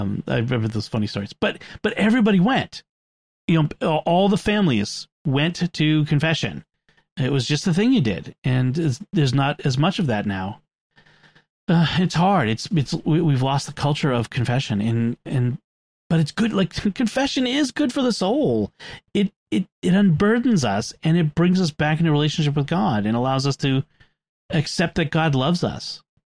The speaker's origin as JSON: {"language": "English", "town": "Boston", "region": "Massachusetts", "country": "United States", "said": "I'm from Boston."}